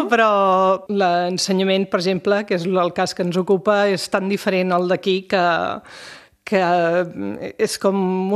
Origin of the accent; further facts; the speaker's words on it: Catalonia, Spain; accent: Catalan; jo tinc un accent, mm-hmm, jo no puc exposar els nanos a tots els accents llatins, perquè el meu accent, mm-hmm, quasi que és més català que espanyol.